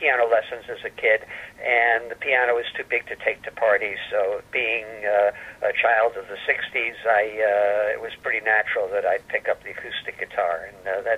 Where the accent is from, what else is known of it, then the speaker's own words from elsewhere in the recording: New York City, New York, United States; Well, I was born in New York City, and I went to Bronx High School of Science, and I went to Polytechnic Institute of Brooklyn, living at home when I was in school